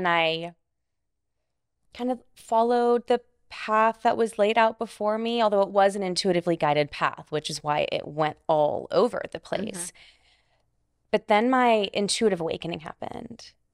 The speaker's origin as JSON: {"language": "English", "town": "Houston", "region": "Texas", "country": "United States", "said": "I'm a Texan. Okay. I'm Houstonian. I consider Austin home, but yes, okay. I'm a Texan."}